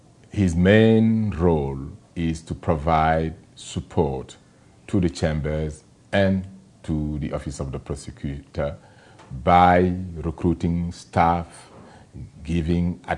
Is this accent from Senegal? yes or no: yes; Dakar, Senegal; born there; English is a second language; I was born in Dakar, the capital of Senegal, which is a French-speaking country.